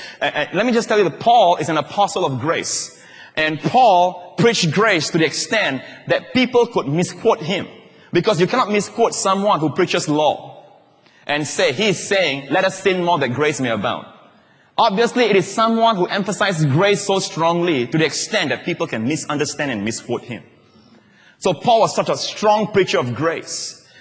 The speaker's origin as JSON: {"language": "English", "country": "Malaysia", "lives_now": "Singapore", "said": "You know, when I crossed over from Malaysia, we went for holidays. Then we came over from Malaysia."}